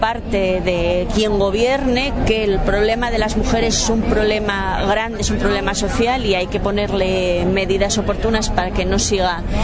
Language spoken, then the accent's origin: Spanish; Asturias, Spain; vengo de Asturias y pues nada, desde allí intentamos organizar en la medida de todas nuestras posibilidades la mayor representación posible de mujeres